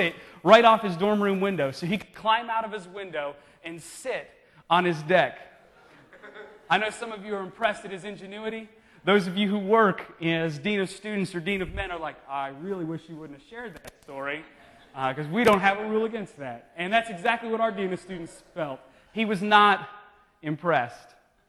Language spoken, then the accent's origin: English; Kentucky, United States; So I grew up in Eastern Kentucky. For those of you who don't know, that's in the Appalachian Mountains.